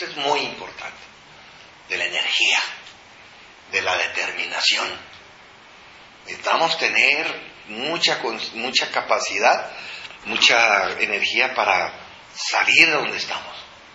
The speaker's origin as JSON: {"language": "Spanish", "country": "Mexico", "said": "Una de las cualidades de nuestro carácter en general, como mexicanos"}